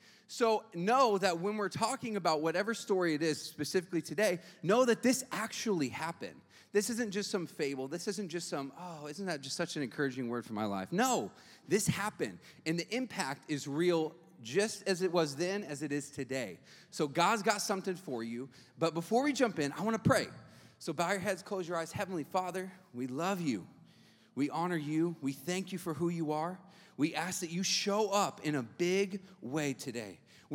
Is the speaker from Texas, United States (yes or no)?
yes; Texas, United States; I'm going to say y'all a lot, by the way. I'm from Texas.